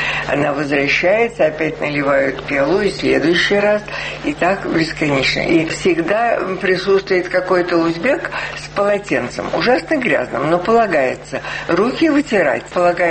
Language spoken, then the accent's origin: Russian; Moscow, Russia; Мы командировочные, мы из Москвы.